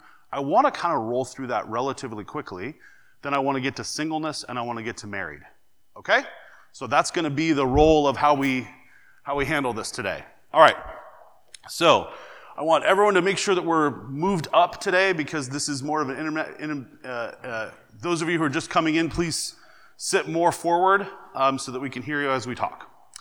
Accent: Midwest, United States; things that happens in the Midwest is we're pretty blunt. I don't fully understand the nuances yet of being a Southerner

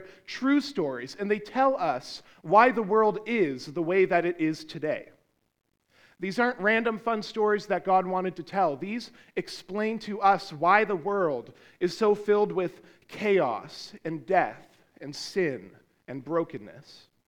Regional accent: Hamilton, Ontario, Canada; I was raised here in Hamilton over at Meadowlands Fellowship CRC in Ancaster.

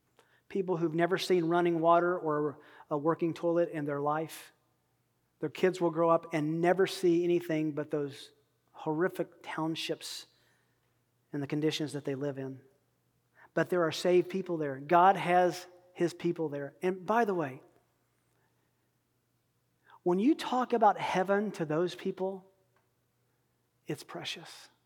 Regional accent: Kansas, United States; And so I said, well, I'm from Kansas. I know farming.

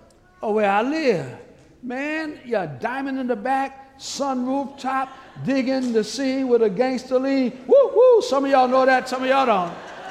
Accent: New Orleans, Louisiana, United States; When I was a boy growing up in the Lord Nightwater, New Orleans, I thought my strength came from eating all the right foods my mama told me I was supposed to eat.

